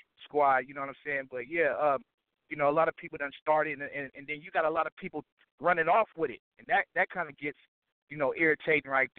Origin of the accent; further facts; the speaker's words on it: Oakland, California, United States; I'm from Oakland, California, Brookfield, California.